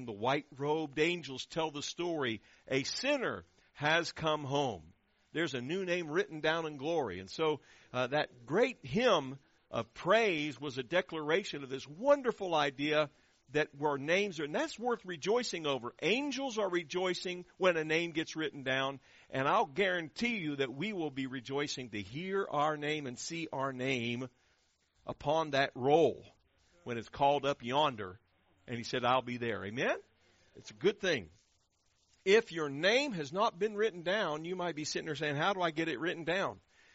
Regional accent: Ohio, United States; born there; I was born north of the Mason-Dixon line. I was born in Ohio

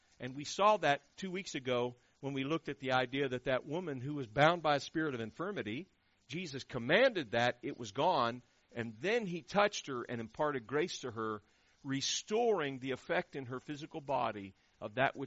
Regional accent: Ohio, United States; born there; I was born north of the Mason-Dixon line. I was born in Ohio

